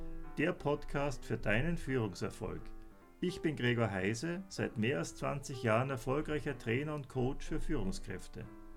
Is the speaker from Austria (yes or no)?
yes; Austria; aber ich bin ein wenig verkühlt, wie man bei uns in Österreich sagt.